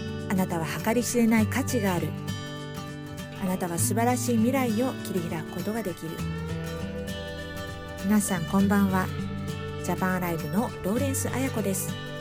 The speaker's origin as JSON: {"language": "Japanese", "region": "Ibaraki", "country": "Japan", "tie": "born there", "said": "私は茨城県の生まれなので、まあ、似たり寄ったりな田舎加減です。"}